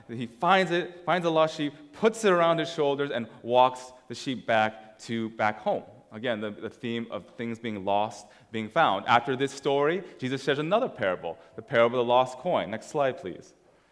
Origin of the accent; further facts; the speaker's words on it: Ohio, United States; And I grew up in Ohio.